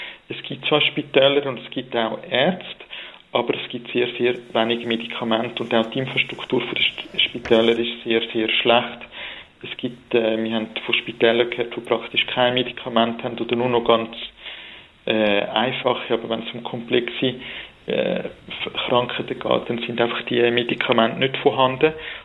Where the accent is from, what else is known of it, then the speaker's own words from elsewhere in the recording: Switzerland; wir als Schweizer, wo von einem Land kommen, wo mit Bodenschätzen nicht wirklich gesegnet sind